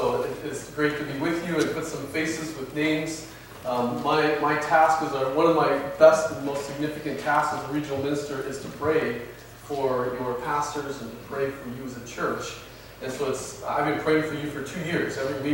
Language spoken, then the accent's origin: English; Kansas, United States; I grew up on a ranch and farm, a wheat country, actually, in western Kansas, all wheat.